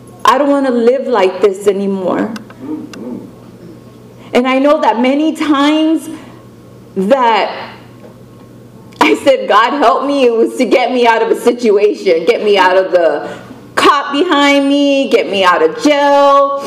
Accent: Texas, United States; because I'm from Texas, and so we have so many freaking conventions there

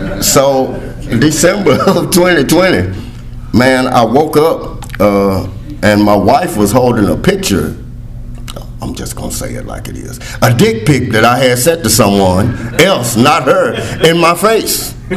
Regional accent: Huntsville, United States; I was born and raised in Huntsville. Like I said, I was born in the projects.

